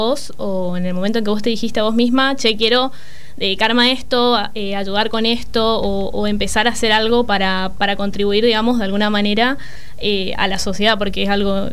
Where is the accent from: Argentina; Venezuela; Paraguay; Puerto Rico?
Argentina; Misiones; soy de Misiones, tengo 21 años